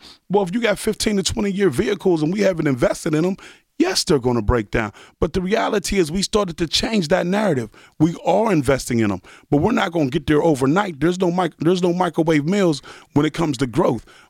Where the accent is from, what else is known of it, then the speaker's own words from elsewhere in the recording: Pittsburgh, Pennsylvania, United States; born there; My family's from the Hill. I was born on Lawn Street in Oakland. You know, we was the second black family.